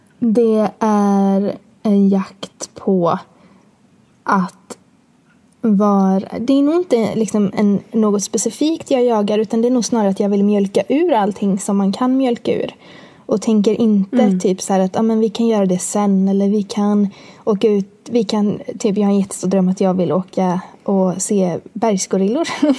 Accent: Borås, Västra Götaland County, Sweden; I dagsläget så bor jag med min sambo i Borås, där jag kommer ifrån, i en liten bostadsrätt som är typ 40 kvadrat eller någonting.

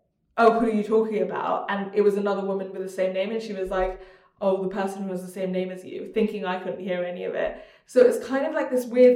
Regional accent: Hong Kong; born there; I use the term British because I was born in Hong Kong, which is the term you use out there

